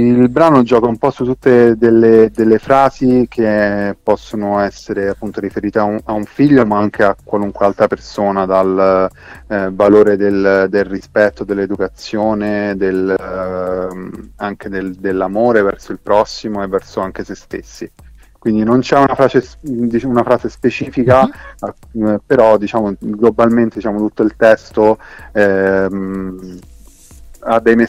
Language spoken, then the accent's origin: Italian; Rome, Lazio, Italy; il ritorno nella mia città natale, che insomma è Roma, dopo un periodo fuori città.